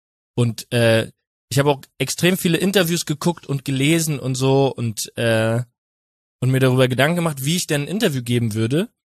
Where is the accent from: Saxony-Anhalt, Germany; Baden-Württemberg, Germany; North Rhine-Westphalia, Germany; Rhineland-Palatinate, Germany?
Rhineland-Palatinate, Germany; Winnweiler; aus Winnweiler aus der Pfalz, der irgendwie nicht fassen kann, dass das alles geht